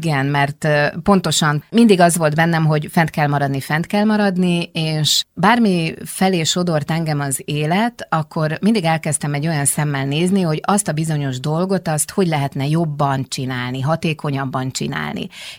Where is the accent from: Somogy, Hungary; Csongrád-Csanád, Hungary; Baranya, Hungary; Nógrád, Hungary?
Somogy, Hungary; Balatonszabadi; also born or lived in Siófok; 18 éves koromban tekintettel arra, hogy én Balatonon, Siófokon születtem, Balatonszabadiban éltem